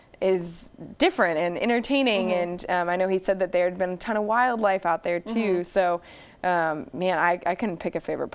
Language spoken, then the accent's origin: English; San Diego, California, United States; And so I'm from San Diego, so I always brought my surf wetsuit out with me